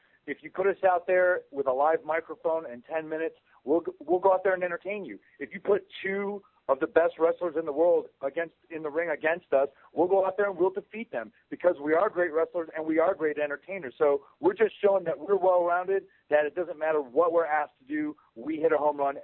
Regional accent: the Carolinas, United States; And as far as influences on us, with me growing up in the Carolinas, watching tag teams like the Midnight Express, the Rock and Roll Express

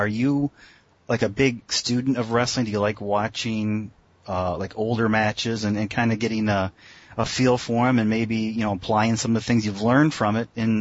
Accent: United States; I also grew up, you know, I'm American

